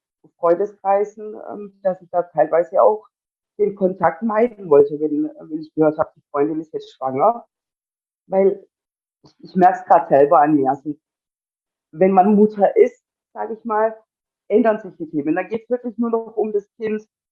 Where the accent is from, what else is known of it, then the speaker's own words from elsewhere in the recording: Turkey; ursprünglich kommen wir ja aus der Türkei beide.